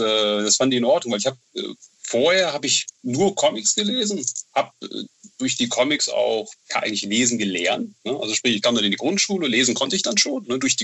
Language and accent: German; Bonn, North Rhine-Westphalia, Germany; Du, ich bin Bonner